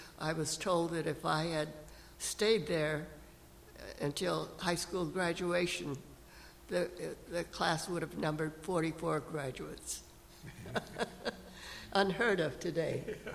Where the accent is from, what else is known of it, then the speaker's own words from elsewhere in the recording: West Palm Beach, Florida, United States; born there; so I was born near Palm Beach. In fact, I was born in a maternity hospital in West Palm Beach.